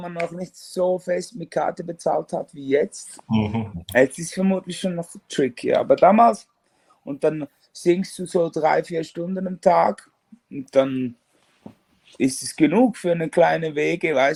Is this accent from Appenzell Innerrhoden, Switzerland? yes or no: yes; Appenzell Innerrhoden, Switzerland; Ich komme aus Appenzell Innerrhoden. Das ist so ein Schweizer Dörfchen. Das ist der kleinste Kanton der Schweiz.